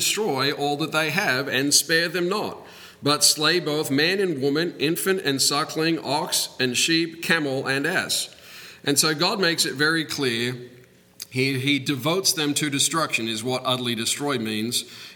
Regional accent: Australia; I'm an Aussie.

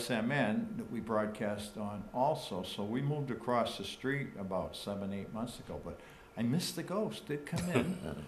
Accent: Ireland; people think I am crazy, which I am because I'm Irish.

